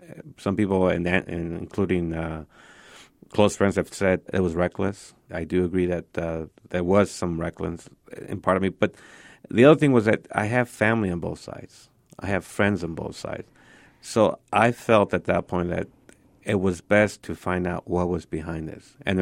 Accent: United States; now in Mexico; I mean, I've been there more than 20 years now. But it's slow change. And as an American

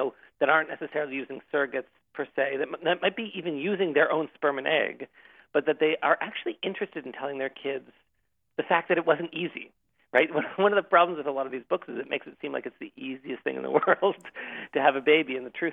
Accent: Canada; and I grew up in Canada.

